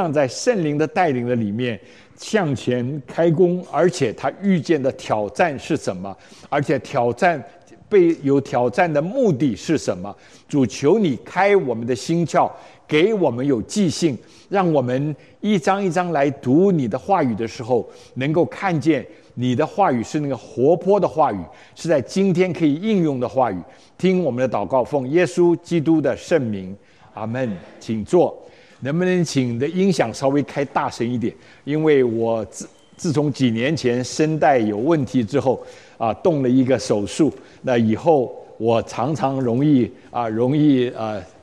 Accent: China; 我们中国人说这个很脏很肮脏的东西在他身上

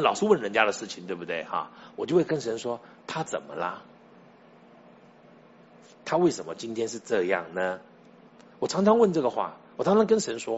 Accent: Taiwan; 我们生在台湾，长在台湾，吃的说的看的都受到环境的影响

